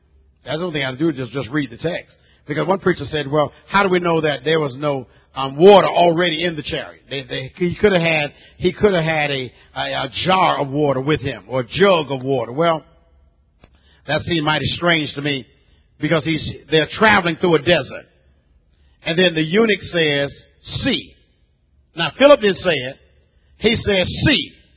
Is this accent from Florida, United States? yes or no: yes; Florida, United States; Listen, since I'm from Florida, let's let the Bible talk.